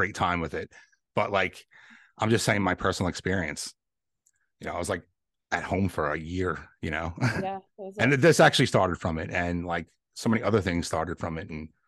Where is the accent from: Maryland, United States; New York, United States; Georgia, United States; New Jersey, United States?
New York, United States; also born or lived in Connecticut; so I grew up in New York, but we moved to Connecticut back in 2009, and we were there for a while.